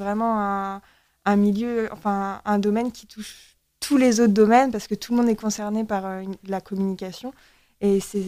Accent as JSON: {"language": "French", "town": "Château-du-Loir", "region": "Pays de la Loire", "country": "France", "said": "Moi, je suis originaire du sud de la Sarre, donc Château du Loir."}